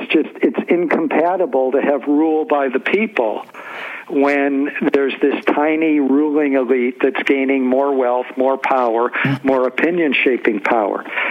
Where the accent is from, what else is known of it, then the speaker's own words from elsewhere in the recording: Detroit, Michigan, United States; I grew up in Detroit, Michigan, where we had a powerful United Auto Workers union.